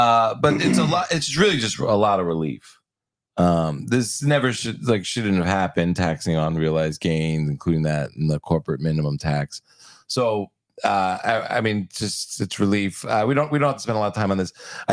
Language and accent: English; New York, United States; My home state.